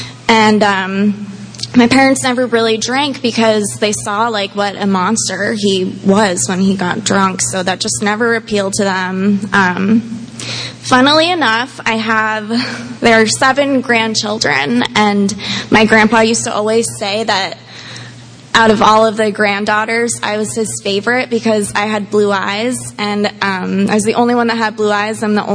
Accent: New Jersey, United States; born there; So I was born in New Jersey, and my parents are just, like, the most amazing, wonderful people in the world.

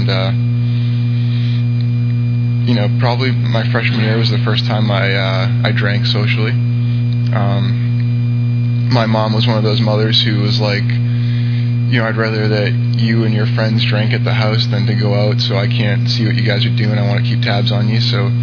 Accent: Everett, Massachusetts, United States; I was born and raised in Everett, Massachusetts, just north of Boston.

